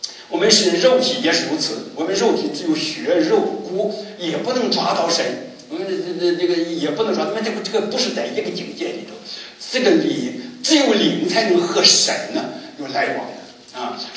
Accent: China; 所以我们中国人都很喜欢这个保守

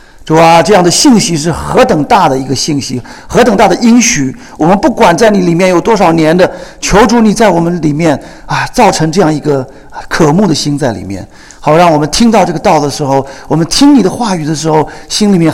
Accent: Anhui, China; 我出生在一个安徽的一个小城啊，你们要知道这个在哪里呢，就是这个城讲出来呢大家不知道，可能你们知道南京在哪里，我家就在南京旁边很近的地方啊。我20岁人的时候信主的，在上海，21岁在上海受浸的

